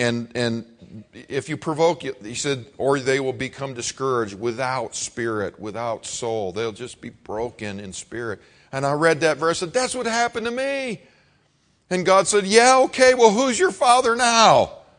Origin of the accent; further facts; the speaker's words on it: Buffalo, New York, United States; I grew up in the Buffalo, New York area. It's like, oh, it's 3 feet of snow again.